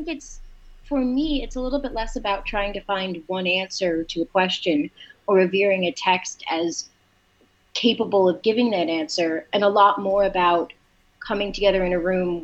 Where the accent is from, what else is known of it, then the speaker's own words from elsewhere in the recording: New York, United States; I am on that quest. I grew up in New York. My parents are both lovers of arts in many ways.